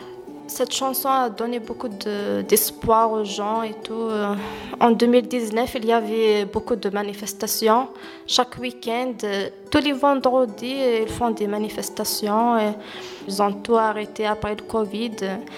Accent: Algeria; French is a second language; moved away as an adult; now in Mayenne, France; je suis algérienne. Je suis ici à Mayenne depuis 7 mois.

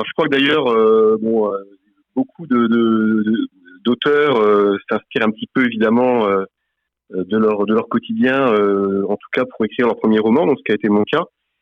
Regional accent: Nantes, Pays de la Loire, France; now in Laval, France; Puis j'habite à Laval maintenant depuis près de 16 ans. Je suis originaire de Nantes. Puis après, pour des raisons professionnelles, je suis arrivé ici en Mayenne.

